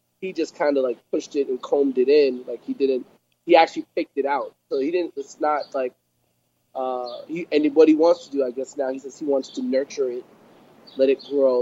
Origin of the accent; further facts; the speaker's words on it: Jamaica; Nah, he's not. I'm Jamaican.